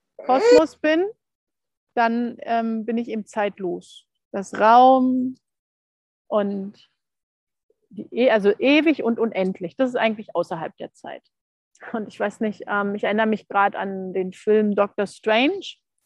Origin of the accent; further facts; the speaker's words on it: East Berlin, Berlin, Germany; ich bin in Ost-Berlin groß geworden, im Alter von 16 Jahren diese Frage gewesen